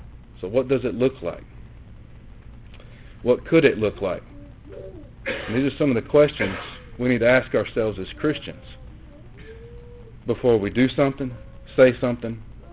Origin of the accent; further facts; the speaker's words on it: Alabama, United States; I'm from Alabama, I have to get a dictionary to get the interpretation of words that are already in a definition.